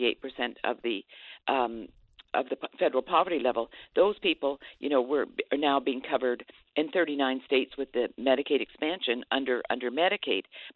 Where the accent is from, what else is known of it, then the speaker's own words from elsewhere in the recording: Canada; But I am Canadian. I grew up under a single-payer system